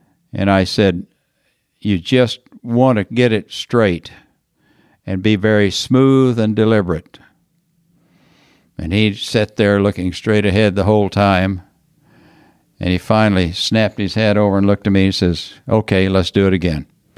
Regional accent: Texas, United States; I think being a Texan, I think probably being in Las Vegas in November for the rodeo finals.

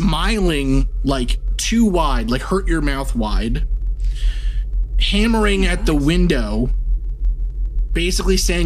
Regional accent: New York, United States; our house had hot water heat in it growing up in New York.

